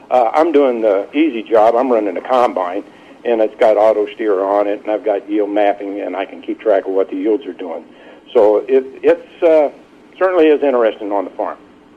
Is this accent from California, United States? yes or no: no; Atlanta, Illinois, United States; from Atlanta, Illinois